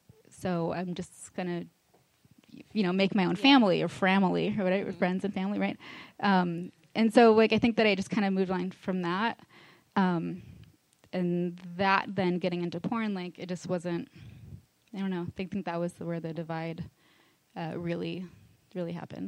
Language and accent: English; Maui, Hawaii, United States; And I grew up on Maui, Hawaii, and so there was also like when I was in high school